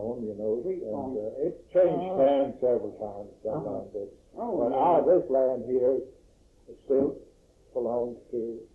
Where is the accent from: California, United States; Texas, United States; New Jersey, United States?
Texas, United States; Castleville; also born or lived in Dudley / San Antonio; No, I was born in Dudley. Oh. And then we moved to San Antonio, and in 1900, we moved from San Antonio to Castleville. I was 7 years old